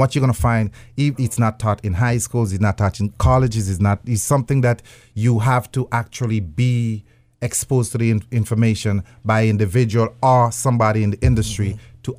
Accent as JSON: {"language": "English", "country": "Grenada", "lives_now": "United States", "said": "I'm from Grenada originally. Mm. I've been in this country, I would say, about 30 years."}